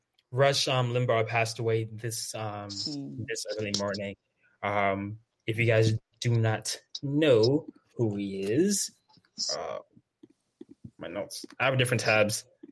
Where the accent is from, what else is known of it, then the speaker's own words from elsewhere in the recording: Miami, Florida, United States; So I grew up in Miami. I just know that's a whole nother beast.